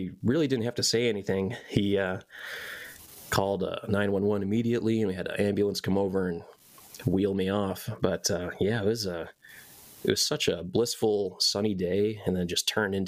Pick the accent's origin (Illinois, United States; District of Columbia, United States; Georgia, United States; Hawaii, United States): Illinois, United States; Arlington Heights; we were just longboarding through my hometown here, Arlington Heights, where I live.